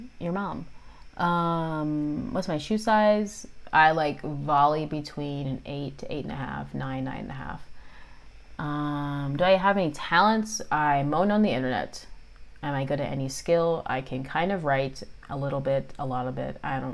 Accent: United States; Well, this is kind of gonna reveal, like, where I'm from. I'm American

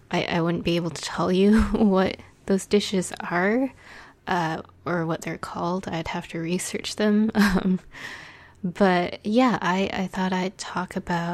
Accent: Canada; first language Cantonese; English is a second language; So I am Chinese Canadian, and, I grew up knowing Cantonese

